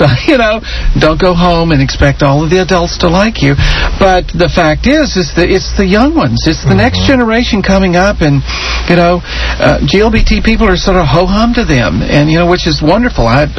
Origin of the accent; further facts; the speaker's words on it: Texas, United States; now in Houston, United States; I can remember when I left my hometown, a small town not too far from here, and came to Houston.